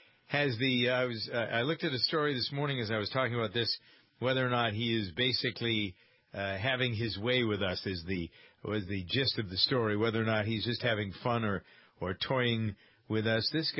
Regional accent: Framingham, Massachusetts, United States; The town of Framingham, which is my hometown, had a recent election, town election.

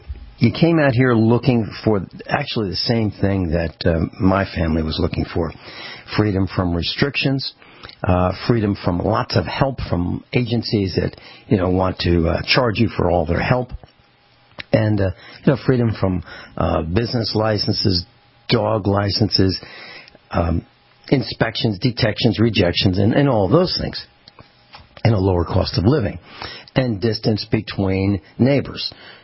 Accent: Virginia, United States; We came from Virginia, and we traveled around the country.

